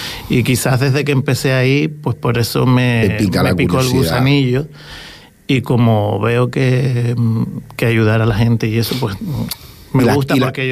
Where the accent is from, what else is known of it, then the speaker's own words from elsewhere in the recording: Puerto del Rosario, Canary Islands, Spain; Yo soy de aquí, de Puerto Rosario.